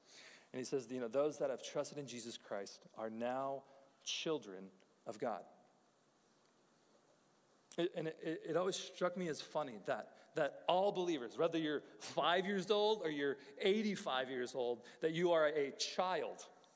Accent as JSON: {"language": "English", "town": "College Station", "region": "Texas", "country": "United States", "tie": "born or raised there", "said": "I grew up, like I said, I grew up here in College Station."}